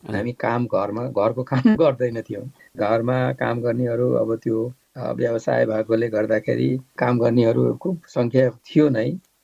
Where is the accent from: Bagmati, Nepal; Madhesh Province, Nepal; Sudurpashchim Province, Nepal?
Bagmati, Nepal; भनौँ न गाउँमा सम्पन्न परिवार जस्तो अवस्था भएको कारणले मेरो चाहिँ बाल्यकाल चाहिँ वास्तवमा अति नै इन्जोएबल मेरो बाल्यकाल थियो। त्यस कारणले फेरि चितवन यसै पनि पहाडको दाँजोमा अलि सुविधा सम्पन्न ठाउँ थियो